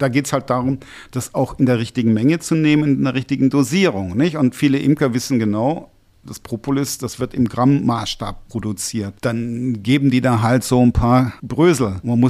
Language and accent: German; North Rhine-Westphalia, Germany